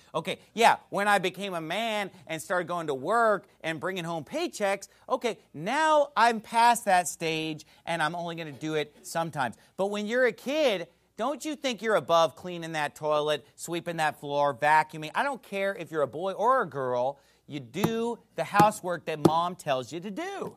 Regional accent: Sacramento, California, United States; also born or lived in Indiana; Growing up in Sacramento, California, and even just the few years that I lived in Indiana when I was in college, I'd never seen anything like it

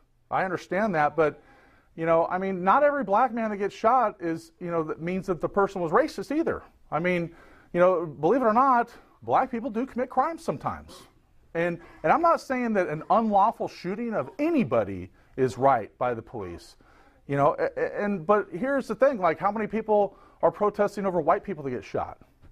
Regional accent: Portland, Oregon, United States; And I'm from Portland, Oregon.

